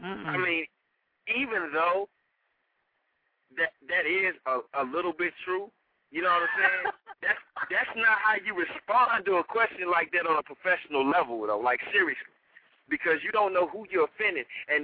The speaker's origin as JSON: {"language": "English", "region": "the South", "country": "United States", "said": "that's because I'm from the South."}